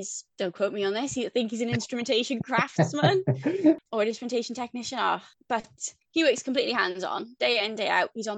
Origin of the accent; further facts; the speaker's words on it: Bridgend, Wales, United Kingdom; I'm from Bridgend in South Wales